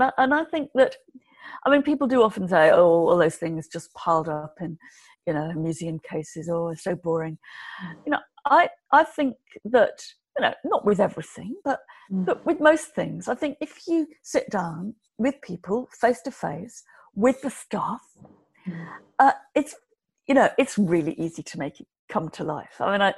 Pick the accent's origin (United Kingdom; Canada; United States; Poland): United Kingdom; West Midlands; I grew up in Shropshire, really kind of pretty rural.